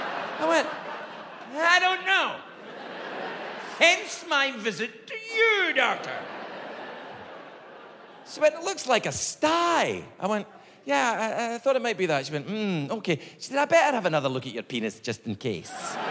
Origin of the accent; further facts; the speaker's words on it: Scotland, United Kingdom; The doctor was a Scottish Protestant lady doctor, and I'm a Scottish Protestant man patient, so things are a little tense anyway.